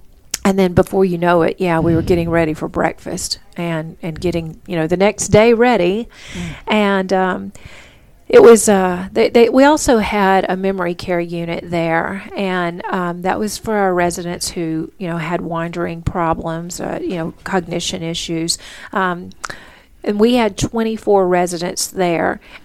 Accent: Louisiana, United States; You know, we're from Louisiana, so we've got somebody coming by to make jambalaya for us in the courtyard.

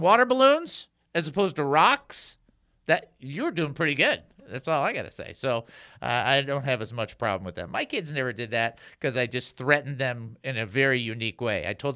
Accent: Detroit, Michigan, United States; Now, I'm from Detroit, so I don't want to hear nothing about this.

